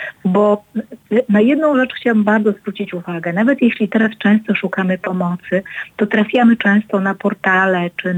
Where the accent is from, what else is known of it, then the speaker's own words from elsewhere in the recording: Prudnik, Opole Voivodeship, Poland; Ja pochodzę z Prudnika